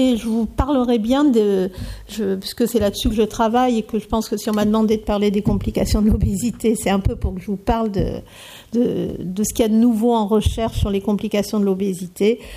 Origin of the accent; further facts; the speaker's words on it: Marseille, Provence-Alpes-Côte d'Azur, France; donc moi je suis marseillaise, hein